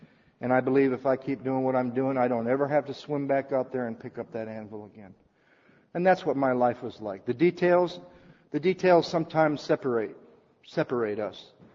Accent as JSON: {"language": "English", "town": "Battle Creek", "region": "Michigan", "country": "United States", "tie": "born or raised there", "said": "I grew up in Battle Creek, Michigan. By the time I was 12 years old, Battle Creek was a little small for me"}